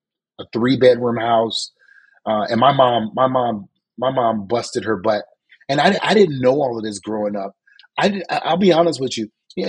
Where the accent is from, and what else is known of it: the South, United States